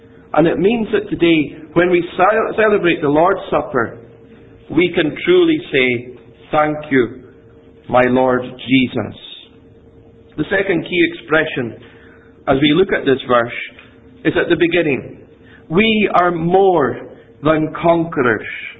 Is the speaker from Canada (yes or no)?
no; Ferintosh, Scotland, United Kingdom; when I was growing up in Ferintosh in the Black Isle, just north of Inverness